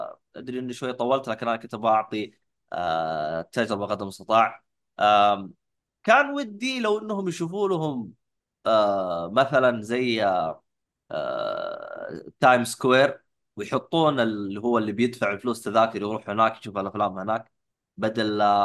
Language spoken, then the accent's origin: Arabic; Saudi Arabia; لأن أنا جالس أشوف إنه المسؤولين عندنا في السعودية